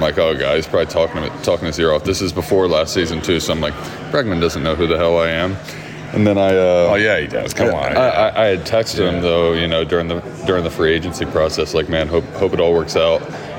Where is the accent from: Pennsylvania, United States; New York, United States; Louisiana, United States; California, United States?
Louisiana, United States; I grew up an LSU baseball fan just because it was like, it was one of the closer colleges to my hometown.